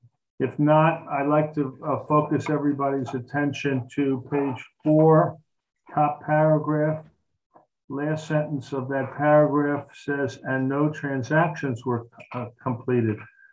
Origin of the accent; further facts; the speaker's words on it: Brooklyn, New York, United States; accent: Brooklyn; Well, please excuse my Brooklyn accent.